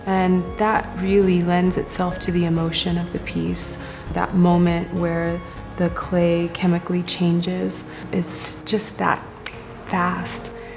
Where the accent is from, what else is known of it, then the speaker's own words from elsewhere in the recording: Chemehuevi Valley, California, United States; I am a contemporary fine art photographer. I'm from the Chinwipe Valley Indian Reservation in the heart of the Mojave Desert. We're on the California side of the Colorado River.